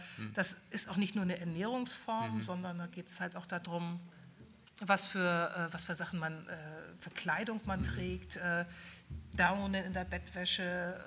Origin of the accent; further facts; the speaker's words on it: Hamburg, Germany; born there; weil ich ja selbst gebürtige Hamburgerin bin.